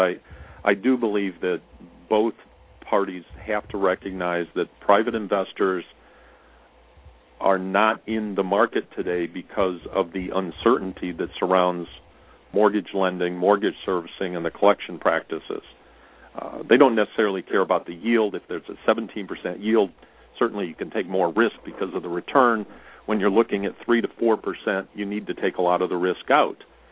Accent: Michigan, United States; I should have some affiliations to Romney, since his father was governor of my home state for a number of years, and an excellent one, as I recall.

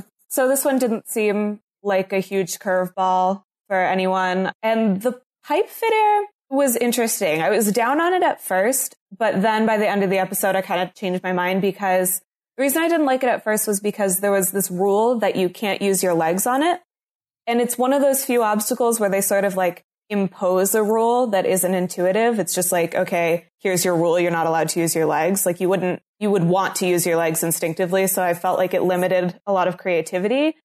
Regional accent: Pennsylvania, United States; I started a new job this week at the History Center here in my hometown. So I'm really excited about that. And the Penguins, my hometown's hockey team, are about to take on game 6 of the Stanley Cup.

